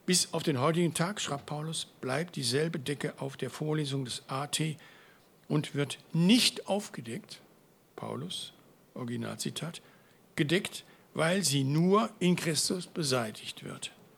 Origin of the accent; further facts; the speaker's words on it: Baden-Württemberg, Germany; Ich komme ja aus dem Württembergischen.